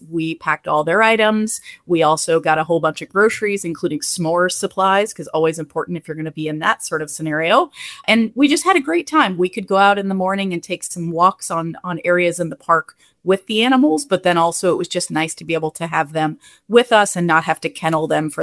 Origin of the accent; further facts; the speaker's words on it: Kentucky, United States; And I know I am from Kentucky. I'm sorry, my fellow Kentuckians.